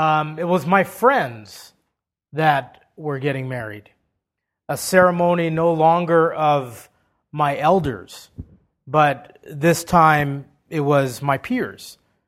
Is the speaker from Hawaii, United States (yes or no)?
yes; Hawaii, United States; Growing up in Hawaii, it was common to have an outdoor wedding followed by a luau